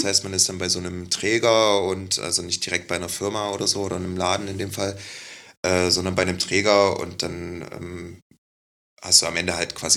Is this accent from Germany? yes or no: yes; Leipzig, Saxony, Germany; ich komme aus Leipzig